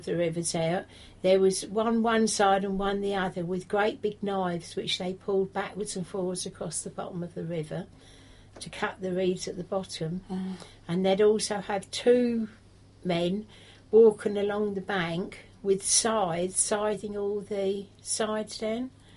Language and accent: English; Burwell, East of England, United Kingdom; I was born in Burwell in 1937. In the front room of a house in a row of cottages called the Lays.